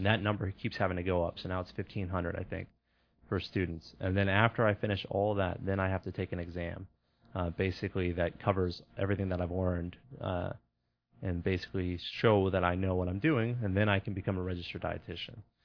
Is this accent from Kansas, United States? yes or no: no; Houston, Texas, United States; Okay, so I'm from Houston. I went to Klein High School, actually, and I played soccer at Klein High School.